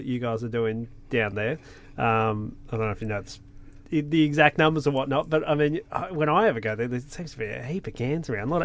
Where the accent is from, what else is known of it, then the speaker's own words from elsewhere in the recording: Victoria, Australia; now in Western Australia, Australia; I'm originally from Victoria